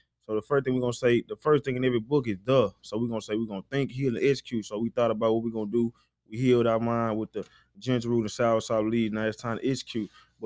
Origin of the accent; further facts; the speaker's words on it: Alabama, United States; also born or lived in Heidelberg, Germany; come from Alabama, you know what I'm saying? Like, I was born in Heidelberg, Germany, so overseas, baby, is really, I'm from overseas, got a passport swag, but come from Alabama.